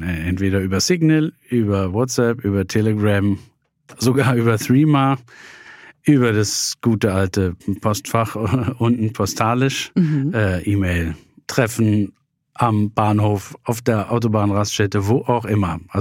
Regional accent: Cologne, North Rhine-Westphalia, Germany; Aber ich komme aus Köln und Umland.

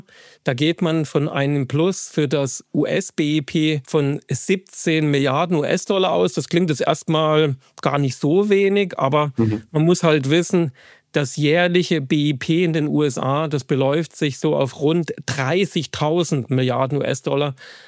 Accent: Baden-Württemberg, Germany; ich komme ja aus dem Badischen

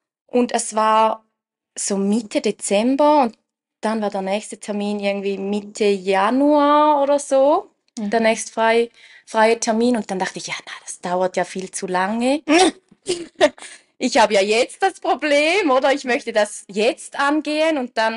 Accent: St. Gallen, Switzerland; Ich komme aus der Region St. Gallen.

